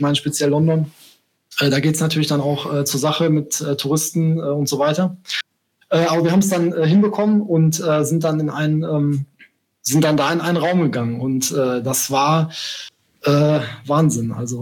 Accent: Bochum, North Rhine-Westphalia, Germany; also born or lived in Essen; Genau, also jetzt gerade bin ich in NRW, genauer gesagt in Bochum. Das ist auch meine Heimatstadt. Zwar bin ich in Essen um die Ecke geboren, aber in Bochum aufgewachsen.

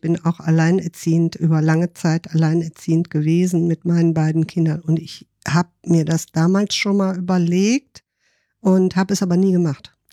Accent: Rhineland, Germany; moved away as an adult; Ich komme aus dem Rheinland und habe dann dort in Hamburg hier dann mit einem Mann gelebt, der auch ein Kind hatte.

